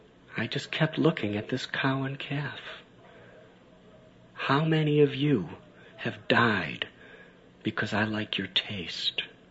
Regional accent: Midwest, United States; I come from the Midwest, but never was I so close to a cow.

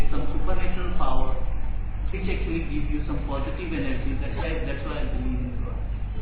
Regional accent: India; From India.

